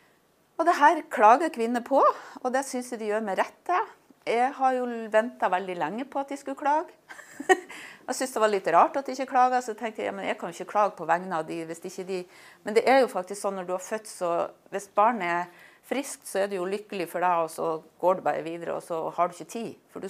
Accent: Sandnessjøen, Nordland, Norway; Jeg kommer jo fra Sandnessjøen, så dere kanskje har avslørt hvis dere er gode i dialektet.

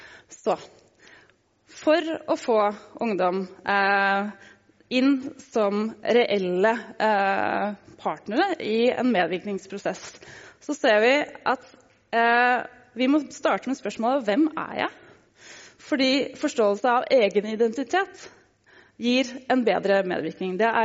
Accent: Vestby, Akershus, Norway; Jeg har vokst opp i Pepperstad skog, inne i skaven i Vestby

